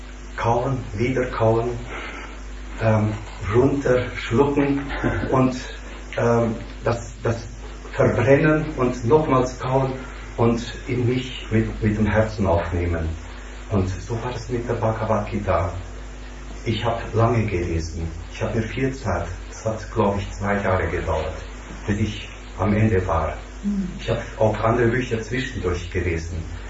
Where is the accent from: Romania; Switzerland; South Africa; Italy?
Romania; Transylvania; now in Germany; Ich stamme aus Siebenbürgen, aus Rumänien. Bin vor 20 Jahren nach Deutschland gekommen.